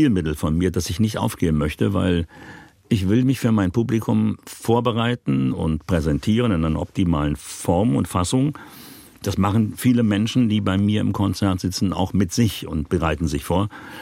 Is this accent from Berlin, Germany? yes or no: yes; Berlin, Germany; ich komme ja gebürtig aus Berlin und habe 1965 als 13-jähriger Junge